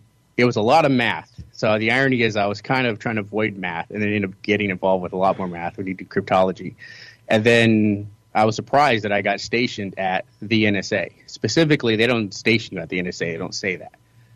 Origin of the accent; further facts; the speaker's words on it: Clearwater, Florida, United States; So I grew up in Clearwater, and I actually went to Clearwater High School JROTC.